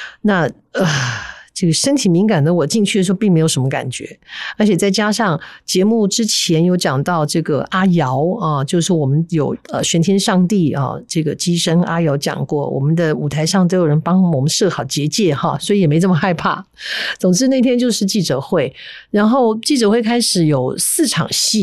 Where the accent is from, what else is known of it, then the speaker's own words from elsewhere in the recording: Taiwan; accent: Taiwanese Mandarin; 我在讲台湾国语